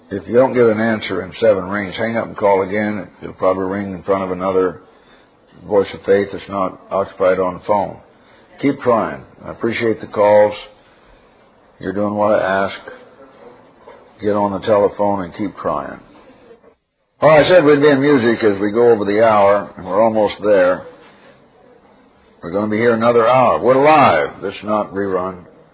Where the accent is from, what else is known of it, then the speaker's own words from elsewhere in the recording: Oroville, California, United States; After 30 years here, I'm still, almost 30 years here, I'm still oriented to my hometown up in Oroville, California, in the San Francisco area.